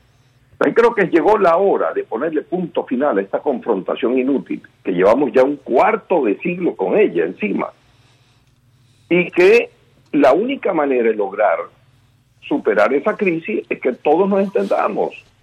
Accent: Venezuela; Lo que yo deseo, como todo venezolano, es que se genere pues un cambio en el país.

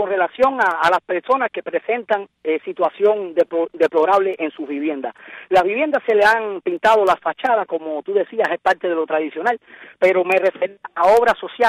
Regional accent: Cuba; yo en lo personal lamento que se celebre en mi país la muerte de tantos cubanos jóvenes

